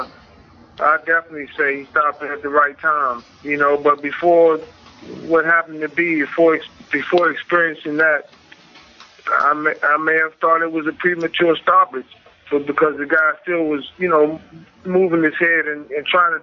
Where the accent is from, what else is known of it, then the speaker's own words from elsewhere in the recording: Washington, District of Columbia, United States; I come from Riggs Park, Northeast Washington, D.C., and I was a good local amateur boxer for the Golden Gloves.